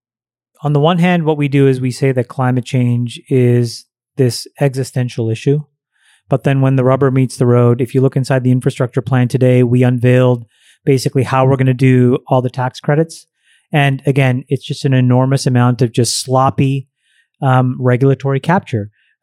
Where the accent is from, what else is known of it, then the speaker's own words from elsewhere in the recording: Canada; coming as a Canadian, I actually believe in subsidized healthcare.